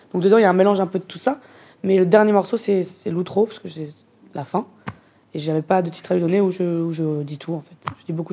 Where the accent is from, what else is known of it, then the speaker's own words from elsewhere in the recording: Vitry-sur-Seine, Île-de-France, France; moi, je viens de Vitry-sur-Seine. Donc, la culture du rap, elle est très ancrée en moi. J'ai grandi avec des rappeurs.